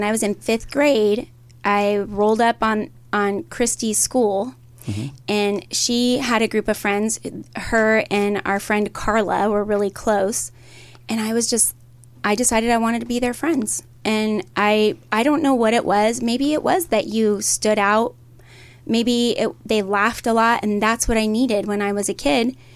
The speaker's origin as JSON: {"language": "English", "town": "Redlands", "region": "California", "country": "United States", "tie": "born or raised there", "also_born_or_lived": "Orange", "said": "I was born in Orange, in a hospital in Orange. I don't know if it was the county hospital or what. And then I was raised all over, but I landed in Redlands, and that's where I really grew up."}